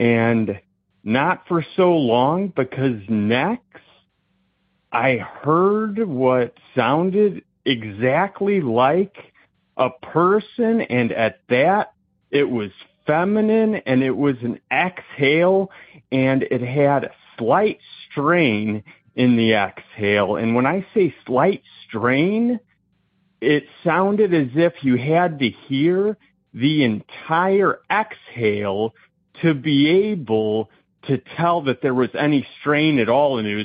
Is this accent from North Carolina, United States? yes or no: no; Indiana, United States; I'm from Indiana.